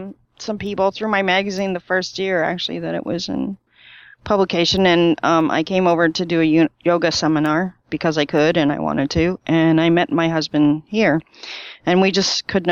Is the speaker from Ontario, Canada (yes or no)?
yes; Ontario, Canada; I'm from Canada, near Toronto, actually. Okay, just okay. South of that, about an hour south of Toronto.